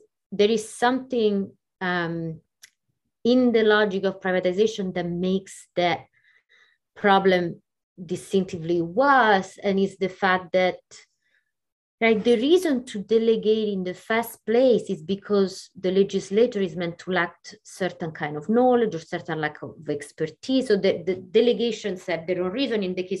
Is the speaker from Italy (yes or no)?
yes; Italy; I grew up in Italy. I always, you know, went to public school.